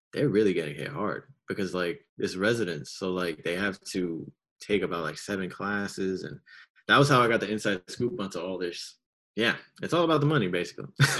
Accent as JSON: {"language": "English", "town": "Brooklyn", "region": "New York", "country": "United States", "tie": "born or raised there", "said": "I grew up right here in Williamsburg, Brooklyn. The only time I moved was right from upstairs to this apartment."}